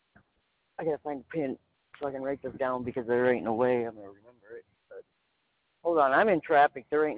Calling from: South Dakota, United States; I'm here up here in South Dakota, and yeah, number one, I hate the weather

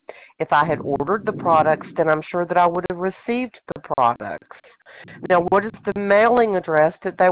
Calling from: Charleston, South Carolina, United States; I am calling from Charleston, South Carolina.

